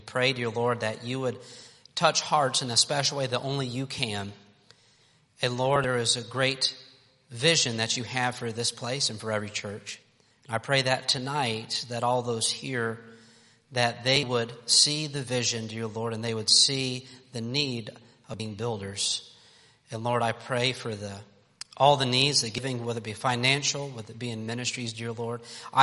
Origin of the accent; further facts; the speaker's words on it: New York, United States; also born or lived in Texas; And I'm from Texas, but you probably realize I don't sound like I'm from Texas. I'm from New York, actually.